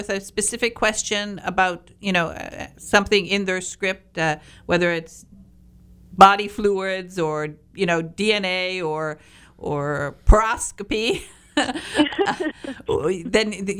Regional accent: Michigan, United States; I'm from the Upper Peninsula. I'm a Youper.

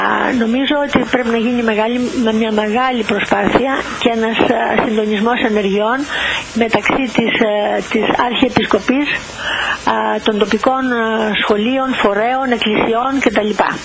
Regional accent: Greece; Αυτά που κάνω είναι χρέος και υποχρέωσή μου σαν Ελληνίδα, να το κάνω για την πατρίδα μου.

